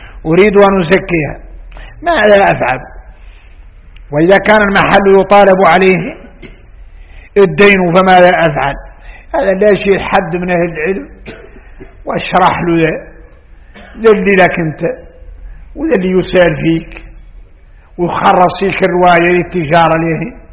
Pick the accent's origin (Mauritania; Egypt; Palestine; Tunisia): Mauritania; احنا موريتاني يقول لك يجرنا من أمراض آخر الزمان